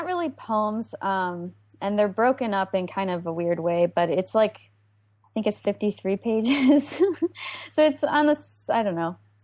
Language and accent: English; Chicago, Illinois, United States; now in New York City, United States; No, I'm from Chicago.